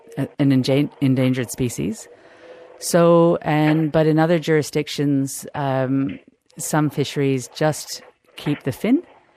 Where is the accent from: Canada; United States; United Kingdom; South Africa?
Canada; I'm Canadian, so we've demonstrated that with cod